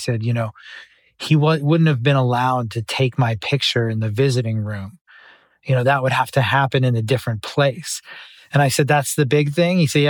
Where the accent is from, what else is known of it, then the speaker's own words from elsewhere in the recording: Boston, Massachusetts, United States; I loved growing up in Boston. I was always interested in, you know, trying to find a Boston story to tell.